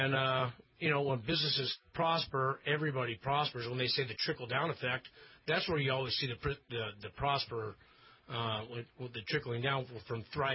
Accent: California, United States; also born or lived in New York / Texas; I was born in upstate New York. I grew up in California and lived a few years in Texas.

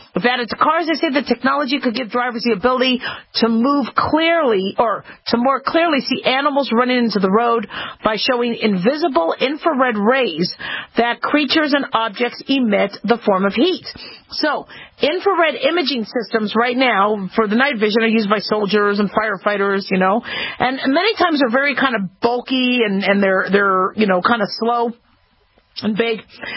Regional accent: Phoenix, Arizona, United States; And I remember growing up in Phoenix where, you know, neighborhoods were really, really dark.

